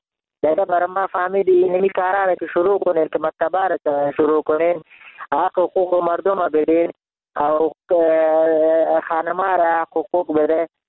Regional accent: Jalalabad, Nangarhar, Afghanistan; من خودم افغان هستم، ننگرهار هستم، از خار شهر جلال آباد

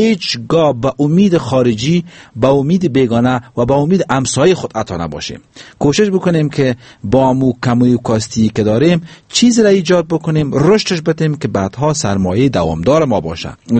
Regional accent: Afghanistan; به عنوان یک افغان

